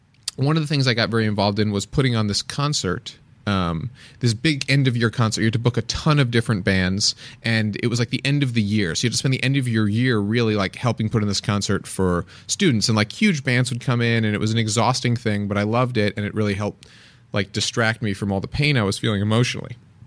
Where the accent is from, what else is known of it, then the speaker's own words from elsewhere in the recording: the North, United States; But I went to college somewhere in the South, and I'm from the North.